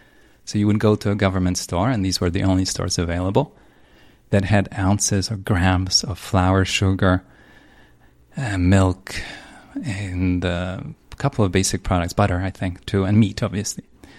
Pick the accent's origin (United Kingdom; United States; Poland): Poland; I grew up in Poland.